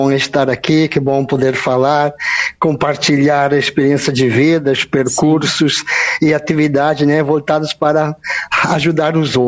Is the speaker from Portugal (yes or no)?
no; Italy; Portuguese is a second language; now in Brazil; Eu sou italiano de origem, sempre trabalhei na área social, estou aqui há 20 anos